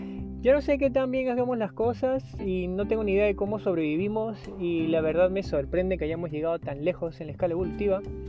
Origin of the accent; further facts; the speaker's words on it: Venezuela; moved away; soy inmigrante, soy venezolano